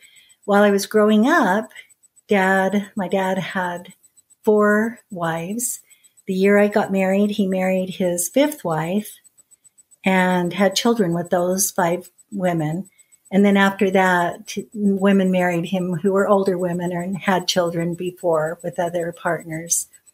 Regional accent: Utah, United States; We called the area we grew up in Pliggyville, and that was okay for us to say that.

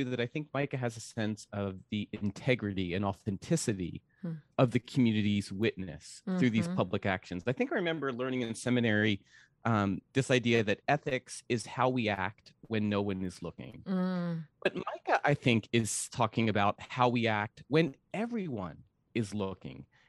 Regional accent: Northeast, United States; And just like my first instinct was to get like so mad at the person ahead of me, because I'm from the Northeast.

